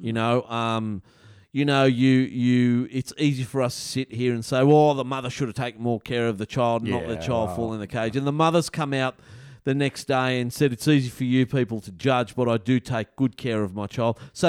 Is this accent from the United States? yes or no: no; New South Wales, Australia; Well, you do know that I'm originally from New South Wales and NRL is my sport.